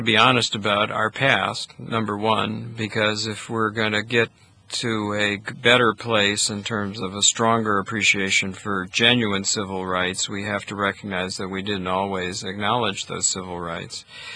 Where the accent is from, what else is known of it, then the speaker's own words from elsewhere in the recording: United States; now in Malta; So I think as an American ambassador, my job is not to paint a false portrait of America, the country I love and respect